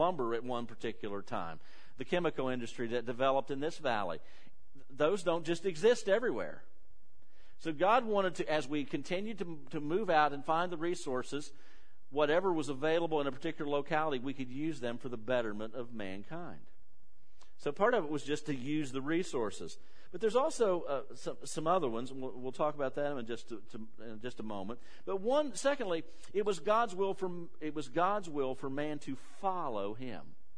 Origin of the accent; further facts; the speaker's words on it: West Virginia, United States; The town I grew up here in West Virginia had a grand total, the entire town, of 800 people, and our entire county had 4,000 in it.